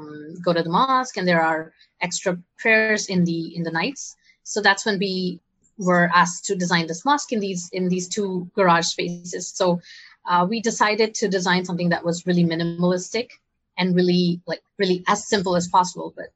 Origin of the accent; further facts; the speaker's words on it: Saudi Arabia; moved away as an adult; also born or lived in India / London, United Kingdom; I grew up in Saudi Arabia, and then I moved to India for my college education, because my parents are from here and I wanted to learn a little bit more about my background or my family background.